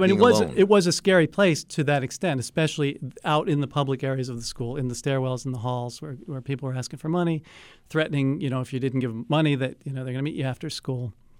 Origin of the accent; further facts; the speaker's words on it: Baltimore, Maryland, United States; I came from and I grew up in Mount Washington, which, of course, is predominantly Jewish.